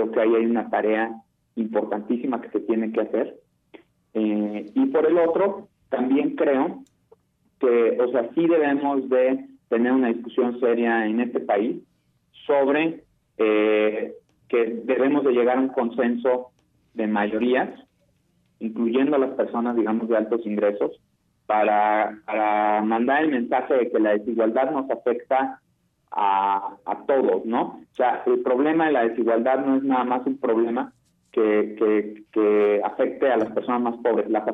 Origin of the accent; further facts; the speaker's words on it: Mexico; está en el interés de todos como mexicanos, ¿no?